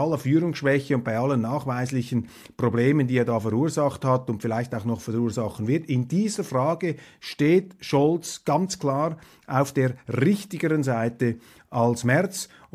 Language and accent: German; Switzerland; als Schweizer, als Europäer